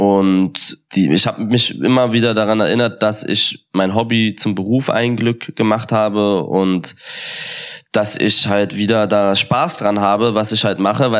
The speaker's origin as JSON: {"language": "German", "region": "Berlin", "country": "Germany", "said": "bin Berliner."}